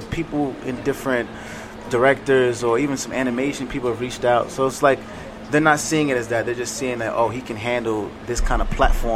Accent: Nigeria; They love that I'm actually saying that I'm Nigerian and that I'm actually claiming that I'm Nigerian

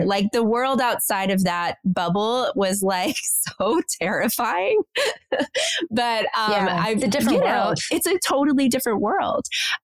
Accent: Kentucky, United States; I'm from Kentucky, so I'm from the South.

